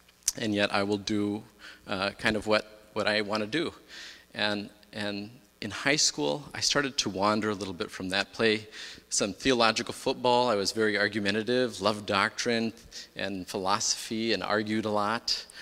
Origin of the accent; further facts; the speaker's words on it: Bangladesh; also born or lived in Minneapolis, United States; And I grew up in Minneapolis, in Bangladesh as a missionary kid, at the Santal Mission.